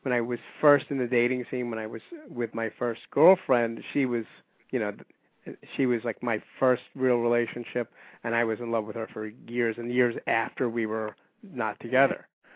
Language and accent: English; New York, United States; So, bear in mind, I am a New Yorker, so it's actually much more common here than in other parts of the country.